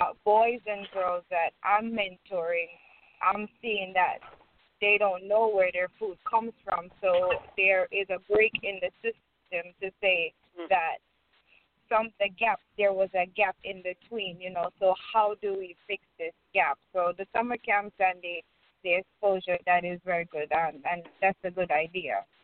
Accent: Jamaica; now in United States; I grew up I'm originally from Jamaica, so I'm around food farming

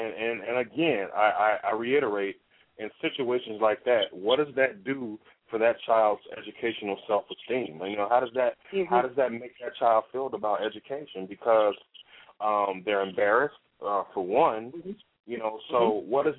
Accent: Chicago, Illinois, United States; I know when I was growing up in Chicago, you know, in Illinois, I remember those standardized tests.

